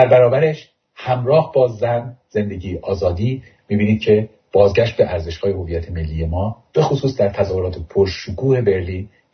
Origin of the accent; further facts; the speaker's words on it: Iran; born there; ما از ایرانی بودنمون اصلا نباید خجالت بکشیم. ایرانی بودن افتخار نداره، چون ما انتخابش نکردیم، ما در ایران به دنیا اومدیم، ولی هیچ خجالت هم نداره.